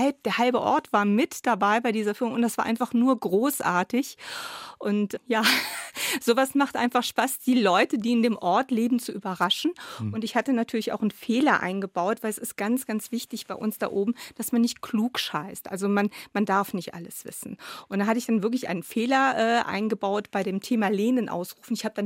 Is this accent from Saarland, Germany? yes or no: yes; Mettlach, Saarland, Germany; ich will unbedingt was in meiner Heimatgemeinde Mettlach machen.